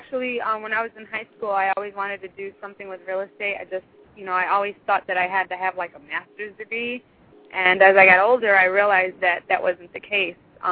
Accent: Chicago, Illinois, United States; I grew up in Chicago, but I live in Indiana, so it's really interesting.

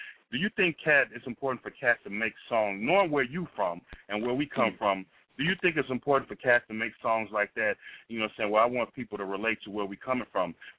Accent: Chicago, Illinois, United States; you know, growing up on the South Side and in the West Side of Chicago, you know, I already know what time it is.

